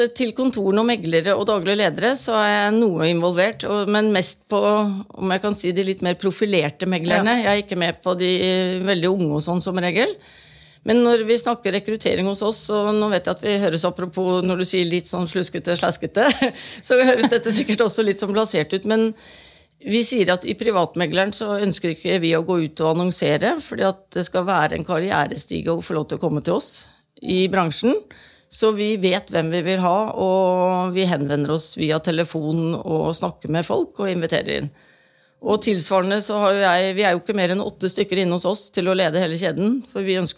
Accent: Halden, Østfold, Norway; jeg kommer jo selv fra Halden

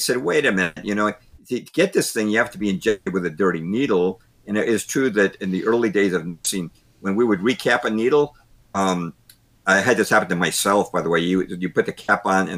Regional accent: Wellesley, Massachusetts, United States; Believe it or not, I was the poster boy in my hometown at the time of Wellesley, Massachusetts.

